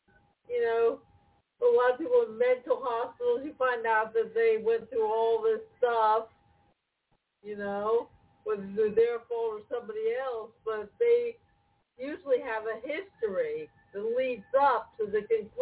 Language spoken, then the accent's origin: English; East Coast, United States; now in Arizona, United States; But I grew up on the East Coast. I never realized how wonderful it was out west.